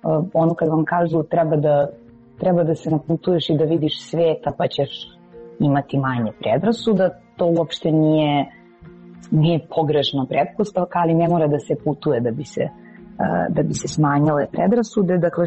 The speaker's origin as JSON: {"language": "Serbian", "country": "Serbia", "said": "Sad, ne znam, ja sam Srpkinja"}